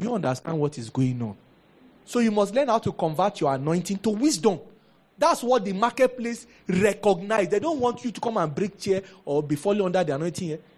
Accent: Mushin, Lagos, Nigeria; I will tell you that I grew up in Mushin.

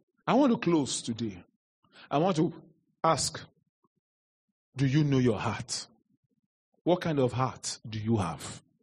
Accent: Lagos, Nigeria; Years gone by, when I was young, I lived in Lagos. In case many of you don't know, I was born in Lagos.

